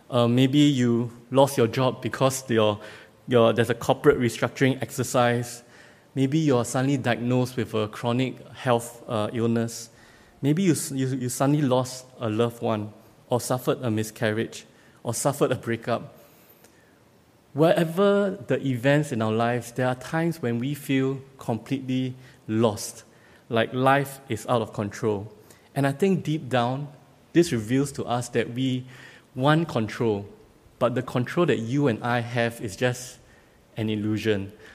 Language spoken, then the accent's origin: English; Singapore; We are from Asia. We also don't like the winter season when we were in overseas because for my friend David, he doesn't really have very harsh winters back in India where he was, and similarly in Singapore, the same thing.